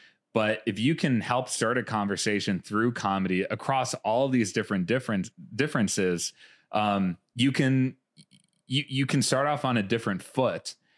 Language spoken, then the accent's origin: English; Midwest, United States; We're the people from the Midwest, the people who are like, who can bring that Midwestern voice.